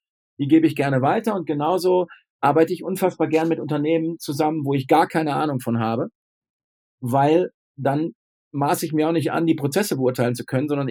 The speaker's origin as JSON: {"language": "German", "region": "North Rhine-Westphalia", "country": "Germany", "tie": "born there", "said": "Ja, ich bin gebürtig aus Ostwestfalen und da redet man gern Tacheles."}